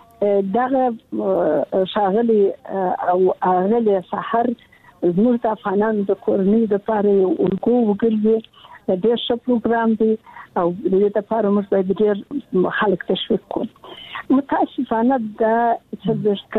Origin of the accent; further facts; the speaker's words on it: Kandahar, Afghanistan; زه د کندهار یم د کندهار د ونیا لا لسی کې